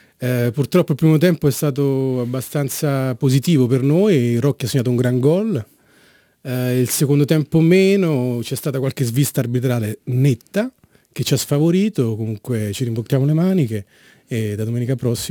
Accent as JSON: {"language": "Italian", "town": "Rome", "region": "Lazio", "country": "Italy", "tie": "born or raised there", "said": "Sono cresciuto a Roma, in una borgata di Roma, nel quartiere di Tor Sapienza."}